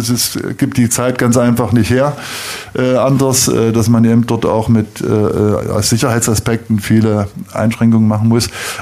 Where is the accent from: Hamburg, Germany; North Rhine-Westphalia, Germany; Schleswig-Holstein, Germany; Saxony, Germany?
Saxony, Germany; Dresden; dass es Dresden meine Heimat ist